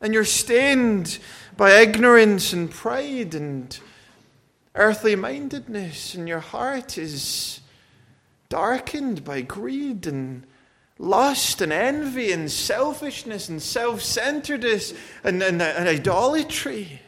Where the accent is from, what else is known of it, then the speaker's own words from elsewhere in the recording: United Kingdom; now in United States; I'm not saying this as a Brit. I'm saying this as a someone who lives in America.